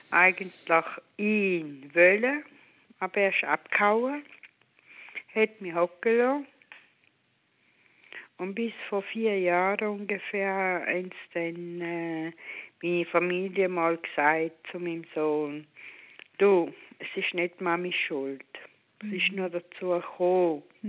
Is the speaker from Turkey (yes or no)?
yes; Turkey